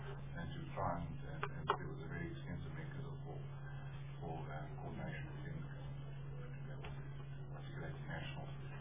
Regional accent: South Africa; one of the things that we really focused on as a South African delegation was to make sure that there was compatibility between our national development in Agenda 2063 and the 2015 development agenda.

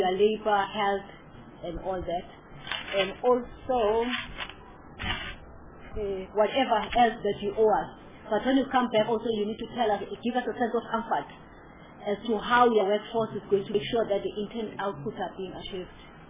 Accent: Eastern Cape, South Africa; because I'm from Eastern Cape

